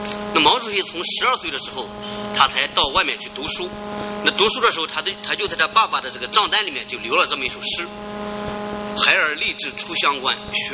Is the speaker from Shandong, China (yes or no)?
yes; Shandong, China; 我是在中国的农村长大的，我们家里面那时候非常的贫穷，但是呢，对我挑战最大的是我从农村山东的农村到厦门大学去上学。